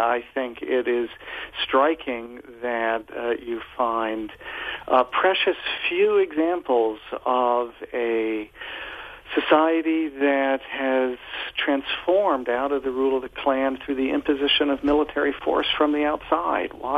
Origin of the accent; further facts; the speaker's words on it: United States; Oh, well, I like the United States very much as an American